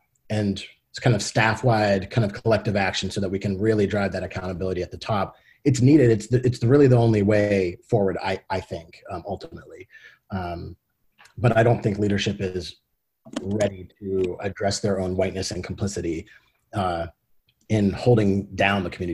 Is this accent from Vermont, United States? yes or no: yes; Burlington, Vermont, United States; also born or lived in Texas; So like, I was born in Texas. I was adopted, moved to Burlington, Vermont, very white state, two white parents.